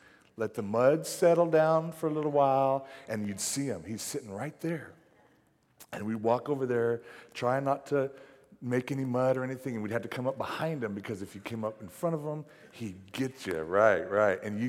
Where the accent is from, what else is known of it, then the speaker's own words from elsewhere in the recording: Fort Worth, Texas, United States; Growing up in Fort Worth, Texas, my mom would take my brother and I to a place called Trinity Park.